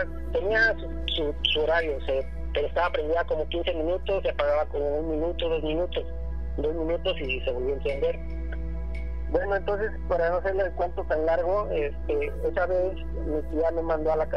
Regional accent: Ario de Rosales, Michoacán, Mexico; moved away; Soy de Ario de Rosales, Michoacán.

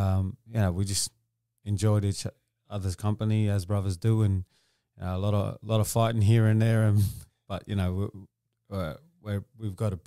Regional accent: Maxwell, New South Wales, Australia; I was born in Maxwell, small town near the Nambucca Valley on the mid-north coast. And I was born there, and yeah, I ended up growing up with me and my brother and our grandparents. So we moved from Maxwell

